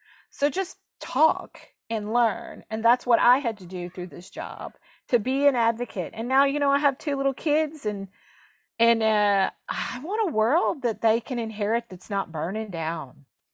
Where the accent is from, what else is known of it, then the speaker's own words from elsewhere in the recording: United States; now in abroad; Like, who was I as this American abroad talking about democracy when our own country was kind of falling apart?